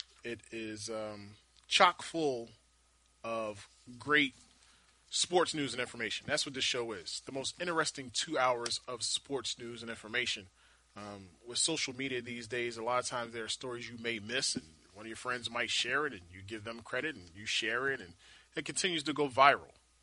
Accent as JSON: {"language": "English", "town": "Philadelphia", "region": "Pennsylvania", "country": "United States", "tie": "born or raised there", "said": "I'm born and raised in Philadelphia"}